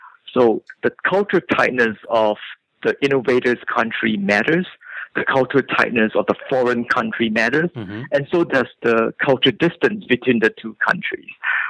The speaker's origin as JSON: {"language": "English", "country": "Singapore", "tie": "born or raised there", "said": "growing up in Asia and more specifically in Singapore"}